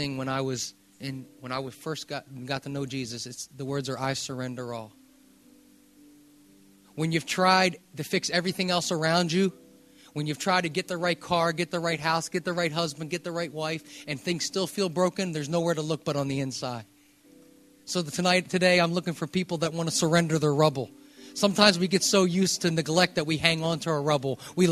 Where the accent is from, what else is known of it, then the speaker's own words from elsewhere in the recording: United States; maybe I can get away with this since I'm from America.